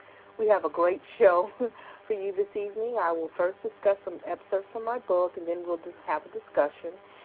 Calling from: DeVille, Louisiana, United States; It's September the 22nd, and I'm calling from DeVille, Louisiana.

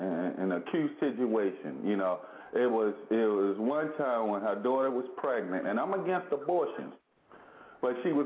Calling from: Clinton, Maryland, United States; I'm calling from Clinton, PG County, Maryland.

